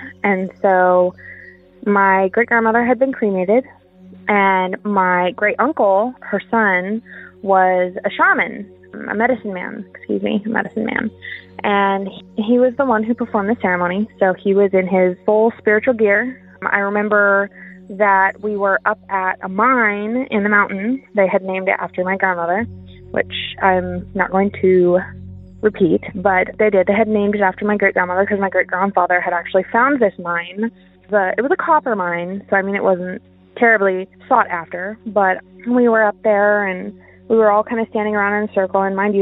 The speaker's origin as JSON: {"language": "English", "region": "Montana", "country": "United States", "lives_now": "Texas, United States", "said": "I'm formerly from Montana. I now currently reside in Texas."}